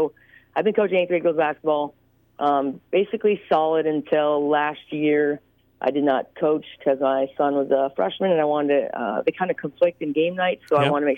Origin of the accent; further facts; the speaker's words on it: Lake Mills, Iowa, United States; I am actually from Lake Mills, and so I played here, and I was the leading scorer.